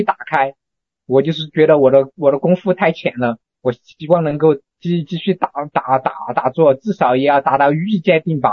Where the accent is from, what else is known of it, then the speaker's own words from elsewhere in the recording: Deyang, Sichuan, China; 我是四川的，是四川德阳的。